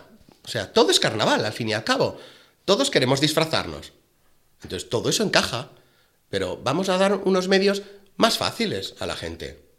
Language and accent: Spanish; Sitges, Catalonia, Spain; me quiero Sitges, soy de Sitges, estimo Sitges